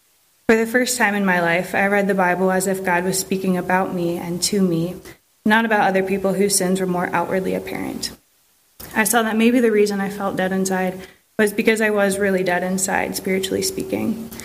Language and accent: English; North Canton, Ohio, United States; I grew up in North Canton, Ohio, in a household where the gospel was taught and attended the same non-denominational church from infancy until high school.